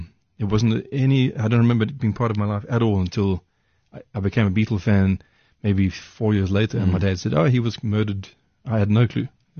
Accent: Durban, KwaZulu-Natal, South Africa; now in Johannesburg, South Africa; They were a big inspiration for us because we came from Durban. There was no experience in Durban. You couldn't play in Durban. Came to Joburg

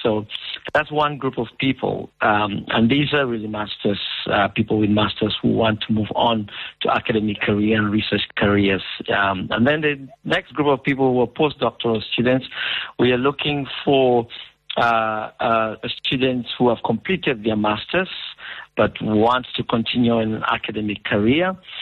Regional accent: Cameroon; I come from Cameroon

